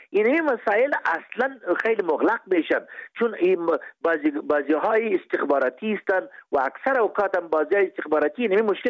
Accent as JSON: {"language": "Persian", "region": "Kandahar", "country": "Afghanistan"}